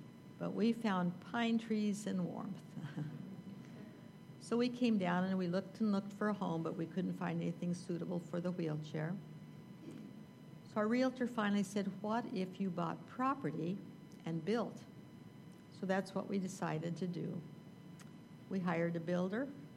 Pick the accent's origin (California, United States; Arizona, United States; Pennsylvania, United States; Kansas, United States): Kansas, United States; now in Texas, United States; Little girl growing up in Kansas, and I never dreamed where God would take me.